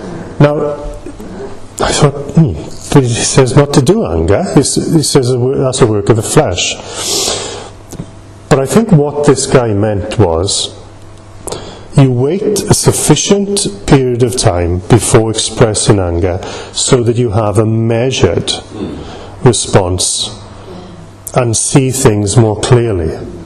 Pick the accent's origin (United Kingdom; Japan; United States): United Kingdom; Mountain Ash, Wales; when I was growing up in Mountain Ash, my Saturday nights, like, you would find lots of these.